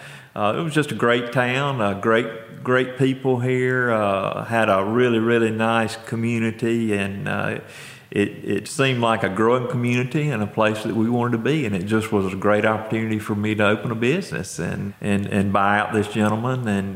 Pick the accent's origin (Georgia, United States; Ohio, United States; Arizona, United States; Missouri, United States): Georgia, United States; Moultrie; And we moved to Moultrie, and that's where I grew up in Moultrie, Georgia.